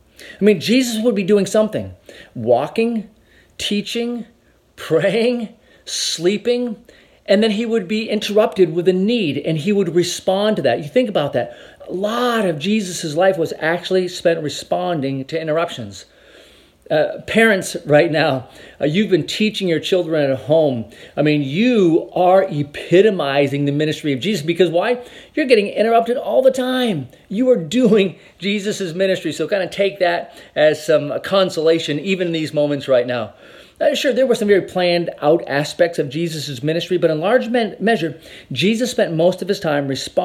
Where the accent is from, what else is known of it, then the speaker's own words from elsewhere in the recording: Vermont, United States; I was born and raised in the state of Vermont. Man, I love my home state.